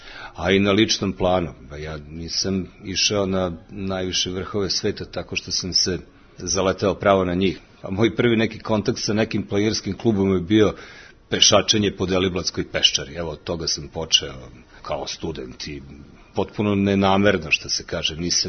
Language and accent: Serbian; Novi Sad, Vojvodina, Serbia; born there; Rođen sam 1965. godine u Novom Sadu.